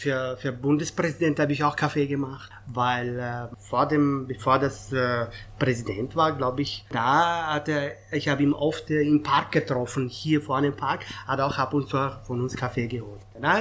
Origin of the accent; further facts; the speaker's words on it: Afghanistan; German is a second language; now in Austria; weil ich komme aus Afghanistan